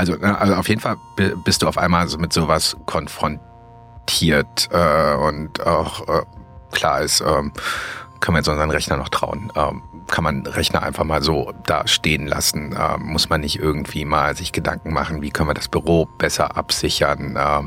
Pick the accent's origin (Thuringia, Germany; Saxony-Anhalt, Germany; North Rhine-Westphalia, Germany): North Rhine-Westphalia, Germany; Also ich komme aus dem Speckgürtel von Bonn